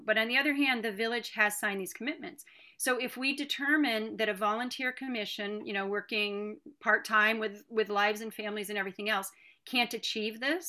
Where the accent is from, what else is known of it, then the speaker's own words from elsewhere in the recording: New England, United States; I'm from New England, and the towns around where I grew up are, you know, as they are on the other coast in California